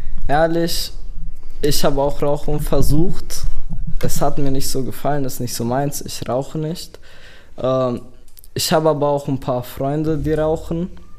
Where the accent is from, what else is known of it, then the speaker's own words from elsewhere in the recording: Romania; Also ich komme ja aus Rumänien